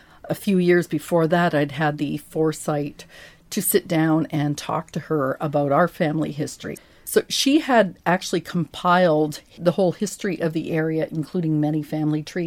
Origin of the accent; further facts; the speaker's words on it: Roscommon, Connacht, Ireland; my early years growing up in Roscommon. And part of the reason is because it's a very special place to me. It's a place where I go back to, and I think, this is still home for me.